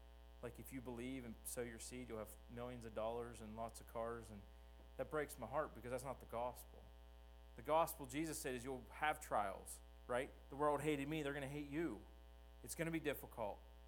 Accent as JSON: {"language": "English", "region": "Northeast", "country": "United States", "said": "I'll be honest with you, I'm from the Northeast where I've seen lakes freeze over."}